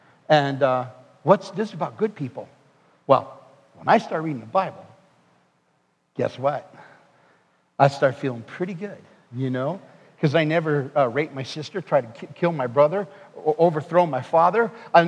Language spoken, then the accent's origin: English; Las Vegas, Nevada, United States; I grew up in the Strip here in Las Vegas as a boy and was involved in all that life.